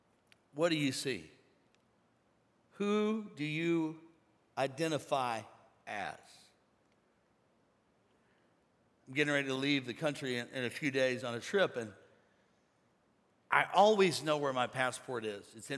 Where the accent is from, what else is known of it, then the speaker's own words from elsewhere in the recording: Missouri, United States; born there; now in Florida, United States; I identify as an American. On my driver's license, it says that I am a resident of Florida. Born in Missouri.